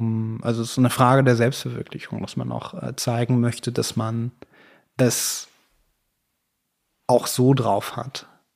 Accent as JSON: {"language": "German", "town": "Düren", "region": "North Rhine-Westphalia", "country": "Germany", "tie": "born or raised there", "lives_now": "Berlin, Germany", "said": "Also ich bin in Düren geboren, ja. Das liegt zwischen Köln und Aachen im Rheinland. Da habe ich die ersten 10 Jahre verbracht und als ich zurückgekehrt war, war ich erstmal auch in Düren, genauer gesagt in Echtz."}